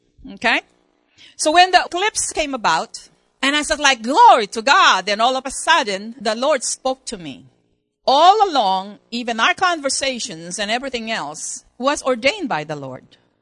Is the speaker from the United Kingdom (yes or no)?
no; Philippines; born there; You know, I was born in the Philippines with my parents.